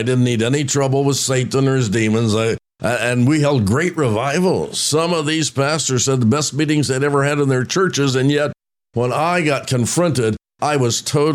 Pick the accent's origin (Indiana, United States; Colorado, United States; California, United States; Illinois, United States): Indiana, United States; Roanoke; how simple it was years ago, growing up in Roanoke, Indiana.